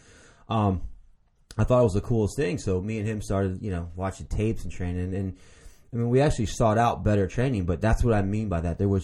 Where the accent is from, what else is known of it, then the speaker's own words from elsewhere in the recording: San Antonio, Texas, United States; born there; Well, I was born in San Antonio, Texas. Time my family was living in Chicago